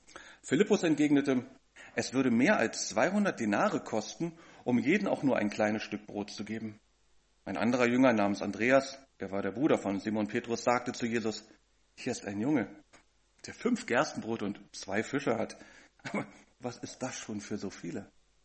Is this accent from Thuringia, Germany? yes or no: no; Berlin, Germany; Als Berliner kennen wir diesen Begriff vielleicht noch.